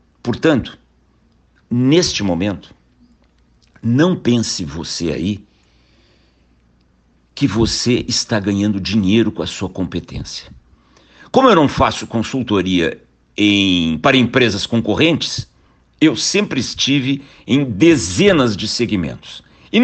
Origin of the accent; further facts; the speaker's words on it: Brazil; born there; nos retirar aquilo que nós nascemos no Brasil pensando ser garantido